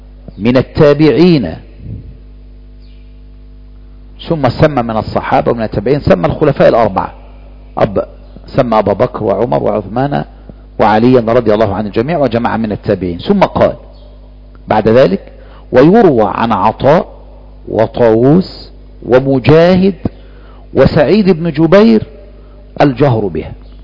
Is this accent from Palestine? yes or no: no; Egypt; وإذا مشهور عندنا في مصر